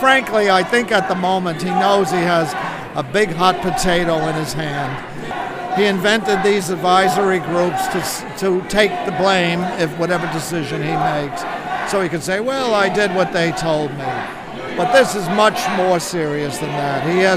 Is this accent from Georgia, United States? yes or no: no; New York, United States; I'm from Shenango County, New York, which is about halfway between Binghamton and Utica, if you're familiar with those places.